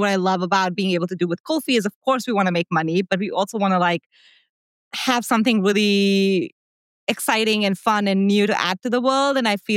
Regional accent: Delhi, India; moved away as an adult; also born or lived in Singapore; now in United States; I grew up in India. I was in Delhi till I was 18. And then I had the opportunity to go and study in Singapore.

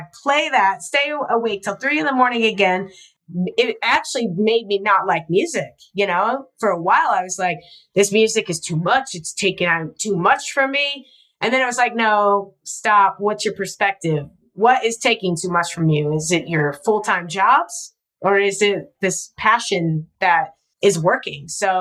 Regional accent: Salt Lake City, Utah, United States; I'm born and raised in Salt Lake City. So I knew the same kids growing up.

